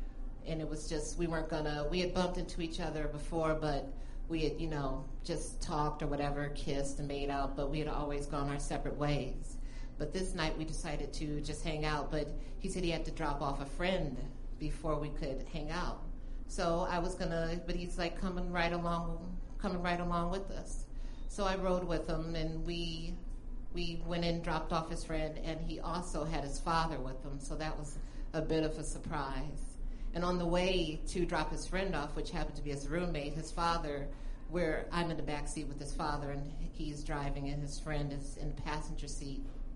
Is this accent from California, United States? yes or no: no; Chicago, Illinois, United States; moved away; I'm originally from Chicago, and so ever since I left Chicago, I don't like to have cold weather, and so I hate snow.